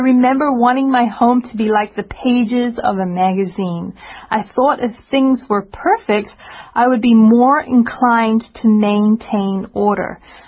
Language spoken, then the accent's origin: English; New Zealand; moved away; this has actually happened to me often when I go back to my home country, New Zealand.